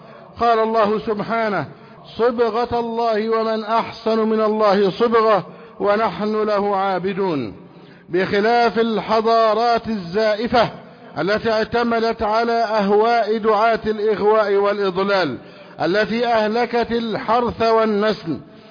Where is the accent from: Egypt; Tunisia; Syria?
Egypt; اللهم احفظ بلدنا مصر، اللهم احفظ حدود مصر شمالها وجنوبها وشرقها وغربها